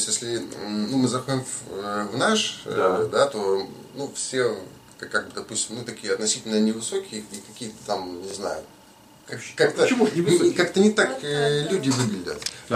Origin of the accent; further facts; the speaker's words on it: Arkhangelsk, Arkhangelsk Oblast, Russia; Я приехал из России, город Архангельск.